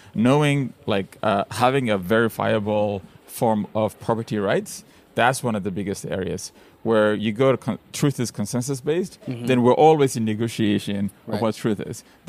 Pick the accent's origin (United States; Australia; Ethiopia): Ethiopia; English is a second language; When I was growing up in Ethiopia, the internet opened the world to me. I learned most of my English online.